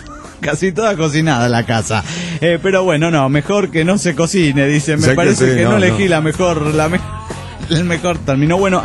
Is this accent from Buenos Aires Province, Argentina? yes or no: no; Chichinales, Río Negro, Argentina; de Chichinales, Argentina.